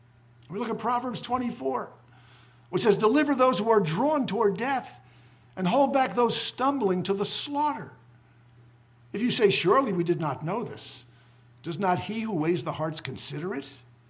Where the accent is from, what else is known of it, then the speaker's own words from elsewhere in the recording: Mississippi, United States; a doctor who flies in and out of my home state of Mississippi to perform abortions at the state's only abortion clinic.